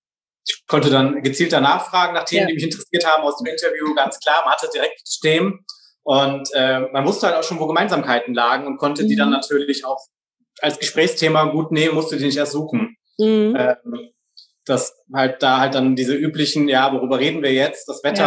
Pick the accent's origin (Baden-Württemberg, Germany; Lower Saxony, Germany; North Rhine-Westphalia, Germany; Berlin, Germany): North Rhine-Westphalia, Germany; Viersen; Nee, ich komme aus Viersen.